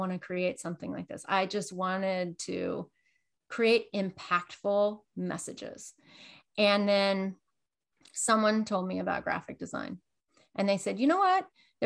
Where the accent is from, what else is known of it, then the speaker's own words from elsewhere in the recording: Kansas, United States; So I grew up in Kansas.